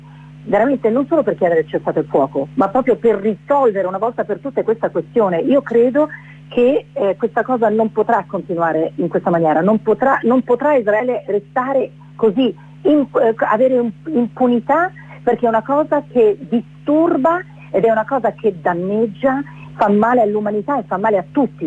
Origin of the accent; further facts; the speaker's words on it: Rome, Lazio, Italy; non sono nata a Roma, però se io sono cresciuta qui e comunque sono italiana, magari sono anche cittadina di un altro paese perché ho vissuto da qualche altra parte per 10 anni